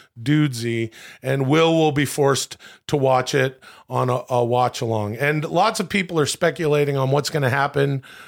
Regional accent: Ladner, British Columbia, Canada; Ladner is the name of my hometown, by the way, the small fishing and farmling hamlet.

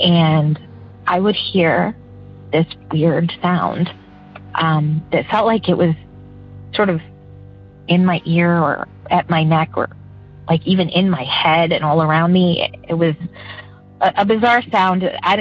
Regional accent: Scranton, Pennsylvania, United States; Hi, I am from Pennsylvania, and … I grew up in a house that was over 100 years old

